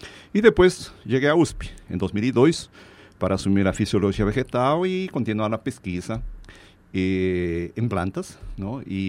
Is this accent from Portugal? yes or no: no; Peru; Portuguese is a second language; na minha cidade natal, lá no Peru